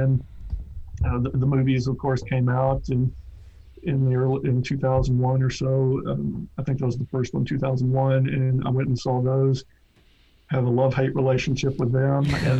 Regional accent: Texas, United States; moved away as an adult; now in Florida, United States; Well, I was born and raised in Texas. I've been in Florida since 1992

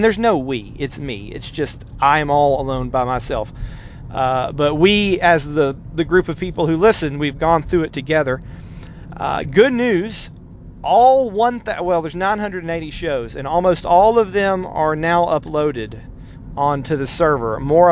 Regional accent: Cartersville, Georgia, United States; one here in my hometown of Cartersville.

